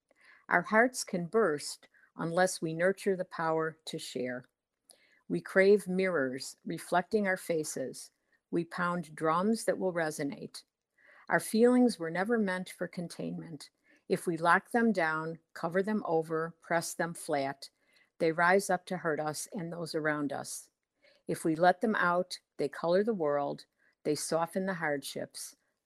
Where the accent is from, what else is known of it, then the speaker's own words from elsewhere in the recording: Chicago, Illinois, United States; I grew up in Chicago, and I knew about her even when I was in high school. I'm 69 years old